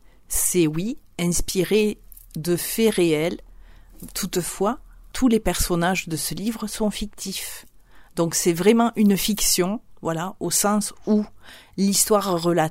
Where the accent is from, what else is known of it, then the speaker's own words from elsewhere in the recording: Occitanie, France; moved away as an adult; J'ai quitté l'Aveyron et je suis partie à Paris, à la Sorbonne